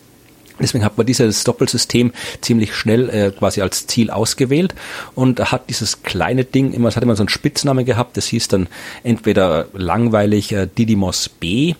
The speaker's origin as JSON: {"language": "German", "town": "Krems", "region": "Lower Austria", "country": "Austria", "tie": "born or raised there", "said": "Aber wir treten in nächster Zeit in Wien auf und in Krems, meiner Heimatstadt, einmal auf."}